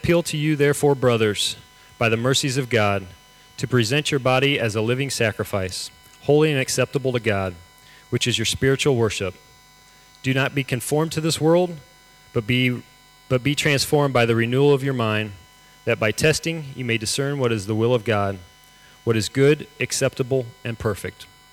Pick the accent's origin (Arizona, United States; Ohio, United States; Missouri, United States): Ohio, United States; born there; I was born in Ohio, a Midwest town in the United States.